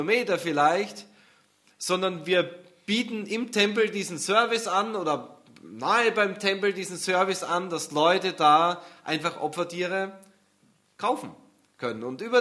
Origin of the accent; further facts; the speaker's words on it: Austria; Frühjahrsputz, Osterputz, hat man bei uns in Österreich gesagt.